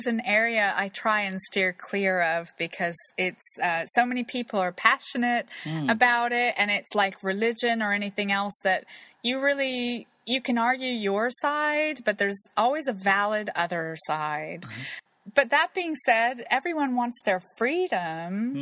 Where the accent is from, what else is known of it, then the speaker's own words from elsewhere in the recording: Kansas City, Missouri, United States; Oh my God, I'm from Kansas City.